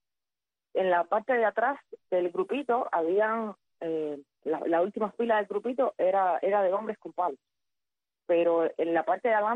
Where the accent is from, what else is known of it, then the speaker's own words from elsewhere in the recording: Guanabacoa, Havana, Cuba; Yo soy de Guanabacoa.